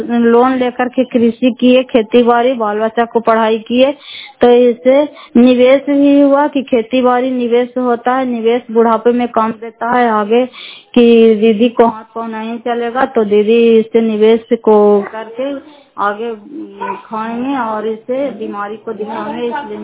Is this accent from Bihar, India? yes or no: yes; Fatehpur, Bihar, India; घर फतेहपुर, पंचायत मकरौता, जिला नालंदा, करापसरा ब्लॉक की निवासी हूँ।